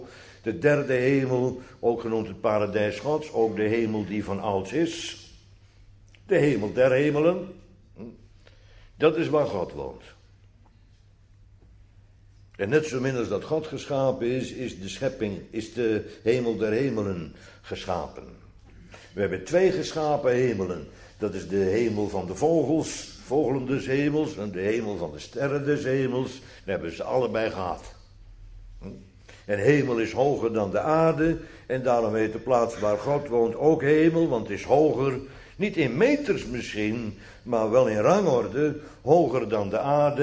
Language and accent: Dutch; Almere, Flevoland, Netherlands; accent: Almere; En excuses voor mijn Almeerse accent.